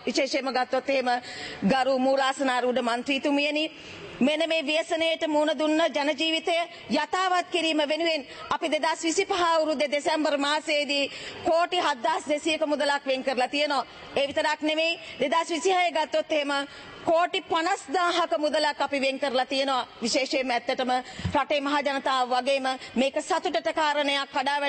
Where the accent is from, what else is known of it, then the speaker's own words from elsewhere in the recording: Haldummulla, Uva Province, Sri Lanka; born there; මම ඉපදිච්ච ගම බදුල්ල දිස්ත්‍රික්කයේ හල්දුම්මුල ප්‍රාදේශීය ලේකම් කොට්ටාචේ කැලිපනාවල කොටස කියන්නේ ගම